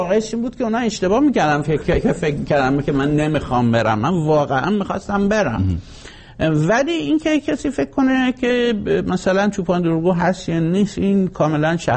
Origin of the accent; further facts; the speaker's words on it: Iran; moved away as an adult; نشستم فکر کردم که من برای چه از ایران اومدم بیرون.